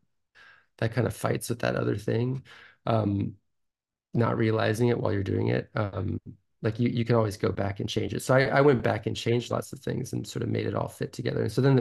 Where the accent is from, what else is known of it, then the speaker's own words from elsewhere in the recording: San Francisco, California, United States; I mean, I grew up in San Francisco